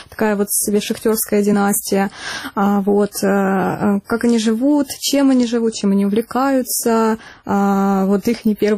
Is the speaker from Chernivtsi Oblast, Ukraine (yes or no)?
no; Donetsk Oblast, Ukraine; потому что я сама из Донецкой области родом и также из шахтерской семьи.